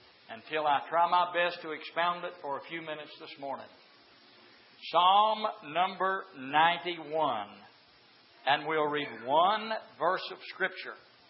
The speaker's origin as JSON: {"language": "English", "region": "Kentucky", "country": "United States", "said": "I'm glad I'm from Kentucky."}